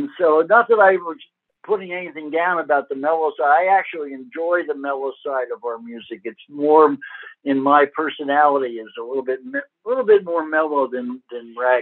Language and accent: English; New York, United States; I grew up in New York in those days, you were either a rocker or a surfer, and there wasn't many surfers on the East Coast.